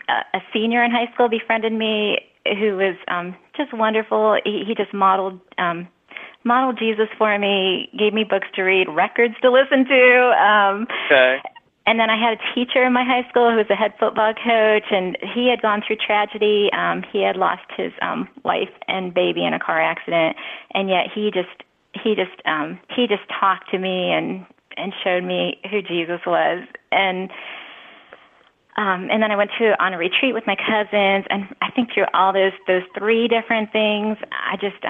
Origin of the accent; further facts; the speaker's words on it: Ohio, United States; I grew up in Ohio, in what I would call just a really good family, middle-class family, lived in the suburbs